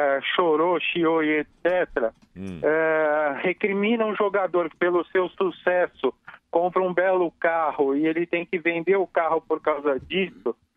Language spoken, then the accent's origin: Portuguese; Cotia, São Paulo, Brazil; Eu sou da Granja Viana, mas estou passando aqui pertinho do Jovem Pan.